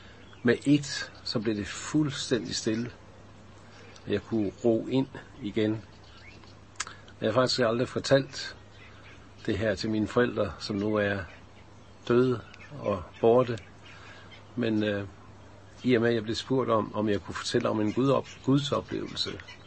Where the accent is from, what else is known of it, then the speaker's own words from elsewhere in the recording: Agger, North Denmark Region, Denmark; Og jeg voksede op ude i Aker, hvor Limfjorden udmunder i Vesterhavet.